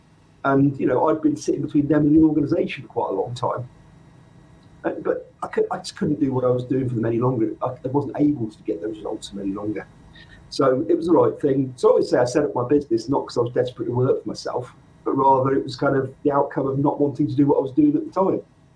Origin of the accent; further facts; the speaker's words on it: South West England, United Kingdom; now in England; I'm from the Southwest originally. I'm based in the Midlands today and been here for a very long time now.